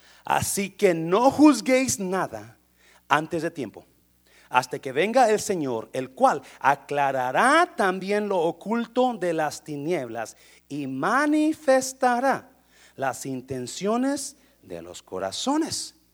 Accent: Monterrey, Nuevo León, Mexico; Yo soy de Monterrey, que por si no sabían.

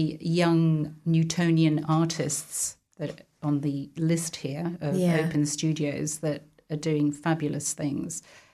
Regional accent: London, United Kingdom; Oh, yeah, growing up in South London

